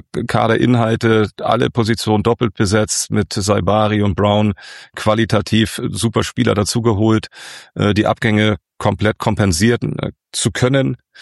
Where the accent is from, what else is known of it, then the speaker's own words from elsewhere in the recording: Kiel, Schleswig-Holstein, Germany; ich gebürtiger Kieler bin und von der Ostsee komme